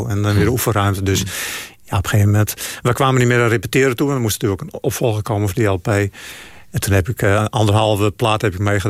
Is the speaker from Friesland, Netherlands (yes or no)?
yes; Friesland, Netherlands; En bij ons in Friesland werd het niet geleerd op school. Tenminste, niet op mijn lagere school.